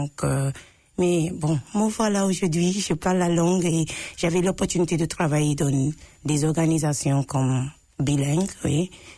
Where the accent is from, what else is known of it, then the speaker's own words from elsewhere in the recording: Nigeria; born there; French is a second language; je suis née au Nigeria